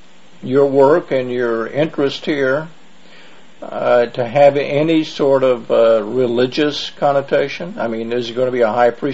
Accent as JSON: {"language": "English", "region": "Oklahoma", "country": "United States", "said": "I'm from Oklahoma, as you know."}